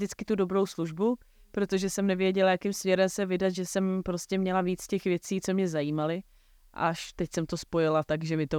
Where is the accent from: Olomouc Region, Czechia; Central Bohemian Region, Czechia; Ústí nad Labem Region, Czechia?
Central Bohemian Region, Czechia; Nové Strašecí; now in Prague, Czechia; Tak já jsem z Nového Strašicí přímo a moje rodina tam bydlí do dneška, takže já tam vlastně jezdím pořád. A vlastně bydlím v Košířích v Praze, což je 35 minut od tamtud